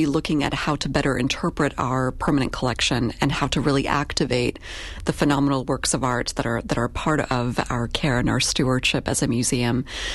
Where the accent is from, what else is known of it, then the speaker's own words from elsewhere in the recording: Moravian-Silesian Region, Czechia; first language Polish; English is a second language; now in United States; And I grew up in Silesia, which is a region of Czechoslovakia, originally Poland, that was subdivided after World War II. And so I learned Polish first, but quickly thereafter Czech and Slovak. And then I came to the U.S. and learned English, then Spanish, then French, and then German.